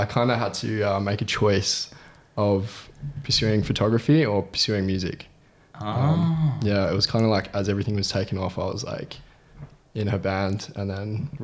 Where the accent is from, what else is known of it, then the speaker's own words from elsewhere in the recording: Ellenbrook, Western Australia, Australia; I grew up in Ellenbrook, that's correct.